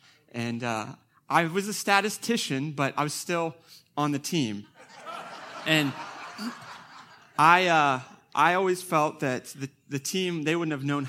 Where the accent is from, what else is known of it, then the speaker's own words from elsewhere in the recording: Pittsburgh, Pennsylvania, United States; we're from Pittsburgh. And I grew up in that area, and it's a wonderful place. It's the home of the Steelers, of course, which we're very proud of.